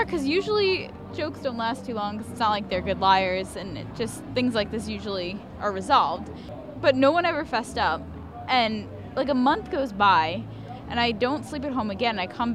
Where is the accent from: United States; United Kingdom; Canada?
United States; New York; I'm from New York and in Massachusetts, and I don't know anyone else who goes to school in Boston.